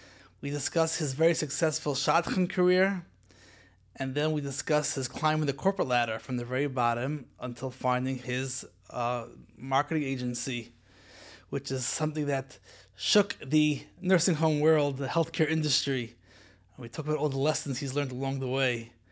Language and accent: English; Muncie, Indiana, United States; Now, I'm from Muncie. We say P1A.